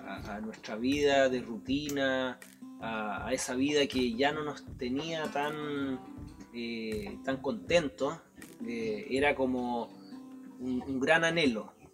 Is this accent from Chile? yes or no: yes; Chile; también chileno. Padre de esta familia